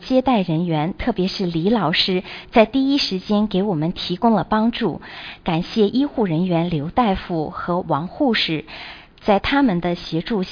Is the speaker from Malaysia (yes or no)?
no; Guangzhou, Guangdong, China; 所以我提倡大家多来我们广州观光旅游，学习一下我们广州人民在环保方面所做出的贡献，